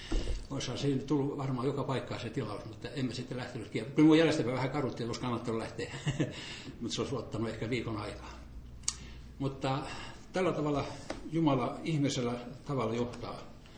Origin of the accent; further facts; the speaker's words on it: Pori, Satakunta, Finland; mä oon Porista lähtöisin